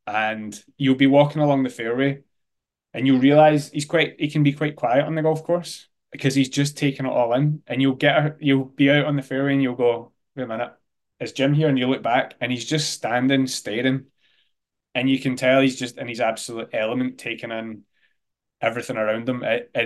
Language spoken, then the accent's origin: English; Glasgow, Scotland, United Kingdom; I'm from Glasgow, and if you're an athletic person in Glasgow, you play football and that's it.